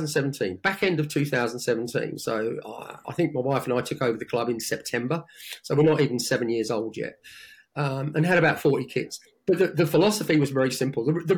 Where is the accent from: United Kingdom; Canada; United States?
United Kingdom; Luton, East of England; I grew up in Luton, where we had something like 20 teams at one stage.